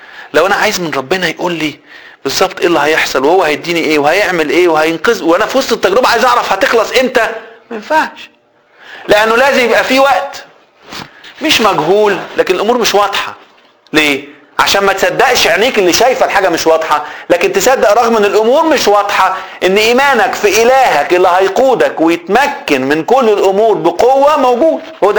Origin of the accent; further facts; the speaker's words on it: Egypt; نحب الاجتماعيات احنا كمصريين، نحب المجاملات